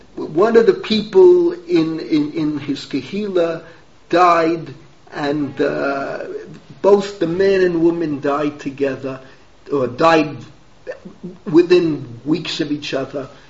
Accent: Bronx, New York, United States; When I was growing up in Yeshiva Salanta in the Bronx, it was not uncommon to have a student whose mother was not really his mother

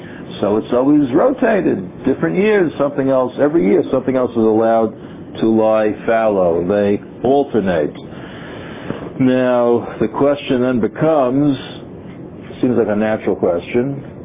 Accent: Bronx, New York, United States; my knowledge of agriculture, honed through years growing up in the Bronx

